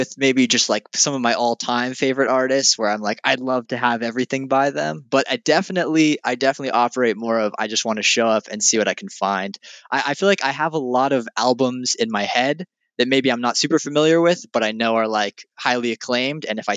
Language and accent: English; California, United States; I'm from California, like born and raised.